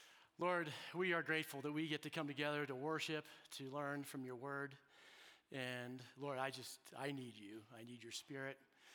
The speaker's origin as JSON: {"language": "English", "region": "England", "country": "United Kingdom", "said": "Now, because we're English, because we're modern, we totally miss the emotion."}